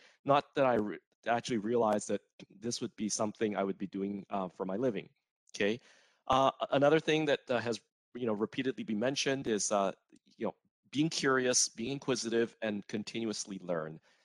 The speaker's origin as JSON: {"language": "English", "town": "Vancouver", "region": "British Columbia", "country": "Canada", "tie": "born or raised there", "also_born_or_lived": "Malaysia / Singapore", "lives_now": "United States", "said": "I was born in Malaysia. I'm ethnically Chinese. I grew up in Vancouver, Canada. But then after doing my undergrad, I moved to the US, had a couple of years, short stint living in Singapore."}